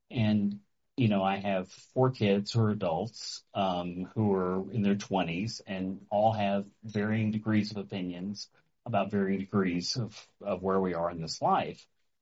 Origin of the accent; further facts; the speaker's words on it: Texas, United States; I mean, I grew up on the Texas Gulf Coast, and I am the recessive gene of my family, politically and socially, probably.